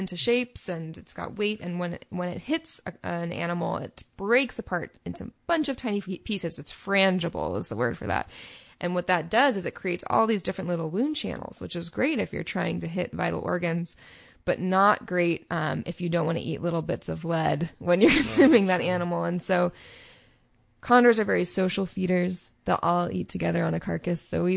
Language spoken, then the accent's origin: English; Santa Cruz, California, United States; I grew up in Santa Cruz, California.